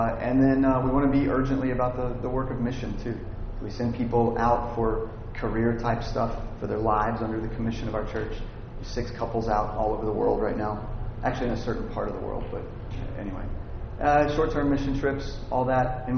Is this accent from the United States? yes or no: yes; Texas, United States; now in Louisville, United States; I'm from Texas, I'm a member of Third Avenue Baptist Church in Louisville.